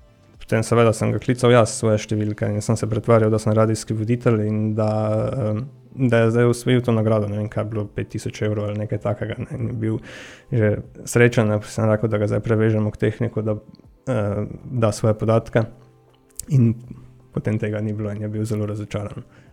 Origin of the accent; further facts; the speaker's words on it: Radenci, Mura, Slovenia; Jaz sem iz Radenca, se pravi 20 minut za avtobusom smo imeli lepo povezavo.